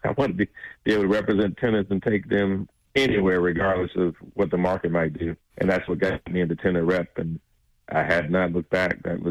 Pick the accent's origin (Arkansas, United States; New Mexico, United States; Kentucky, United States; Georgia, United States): Georgia, United States; Atlanta; As I mentioned, I'm from Atlanta. I wanted to stay in Atlanta.